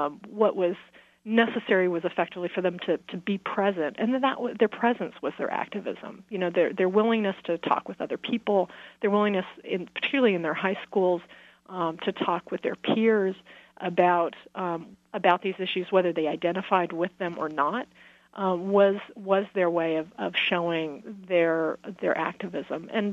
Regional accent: California, United States; I'm from California and from the Central Valley of California

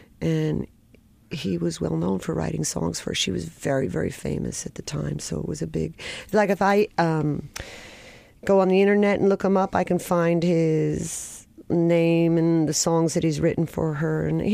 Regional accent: Oakhurst, New Jersey, United States; A few miles north of Asbury Park. I grew up in a small town called Oakhurst.

